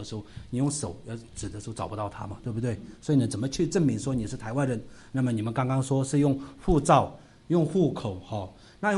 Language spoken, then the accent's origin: Chinese; Tibet, China; 我是西藏人啊。